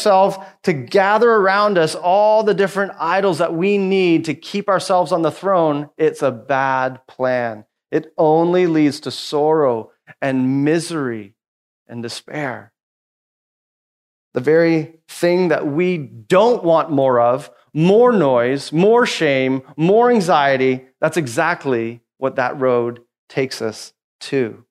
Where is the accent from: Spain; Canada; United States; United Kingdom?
Canada; born there; I don't know what my life would be like If I wasn't born in the 70s in Canada